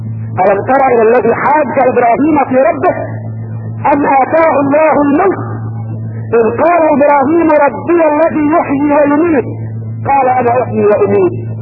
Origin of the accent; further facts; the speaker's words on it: Egypt; عندنا في مصر وحدها ما لا يقل عن الف قبر